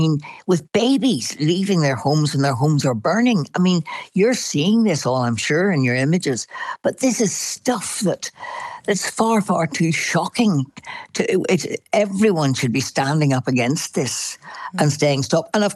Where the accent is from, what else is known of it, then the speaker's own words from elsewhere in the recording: Belfast, Northern Ireland, United Kingdom; I was born and bred in Belfast, and, you know, obviously there were the days of the Troubles that I lived through. I was a teenager when they started